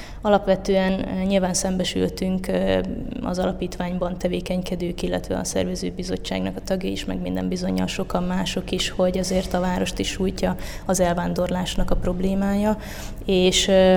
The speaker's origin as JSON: {"language": "Hungarian", "town": "Miskolc", "region": "Borsod-Abaúj-Zemplén", "country": "Hungary", "tie": "born or raised there", "said": "én is miskolciként igyekszem nyitott szemmel is füllel járni a városba meg a környéket, de mégis mindig szembesülök valami újdonsággal, amit tud nekem nyújtani a szülővárosom"}